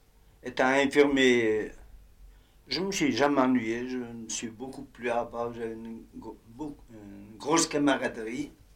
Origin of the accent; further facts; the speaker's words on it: Écuvillens, Fribourg, Switzerland; moved away as an adult; now in Marsens, Switzerland; Eh bien, je suis originaire d'Écuviens, né en 1910, le 7e enfant d'une famille de 12 enfants, et j'ai vécu à la campagne jusqu'à l'âge de 26 ans, travailler du paysan.